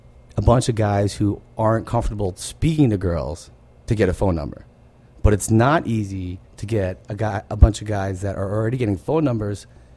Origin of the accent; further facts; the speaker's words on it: Montclair, New Jersey, United States; I'm from Montclair, Bloomfield area, New Jersey.